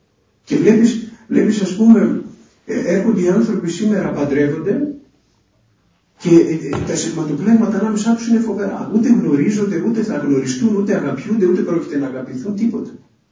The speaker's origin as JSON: {"language": "Greek", "town": "Santorini", "region": "South Aegean", "country": "Greece", "said": "Θυμάμαι μια φορά στο νησί μου, σε ένα μοναστήρι, στη Σαντορίνη"}